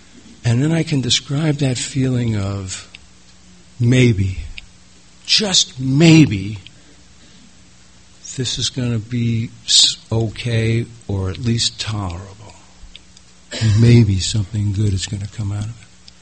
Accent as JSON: {"language": "English", "region": "New York", "country": "United States", "tie": "born or raised there", "said": "Now, I'm from a family, a Catholic Irish alcoholic family. My father, God bless him, great man. I grew up in New York."}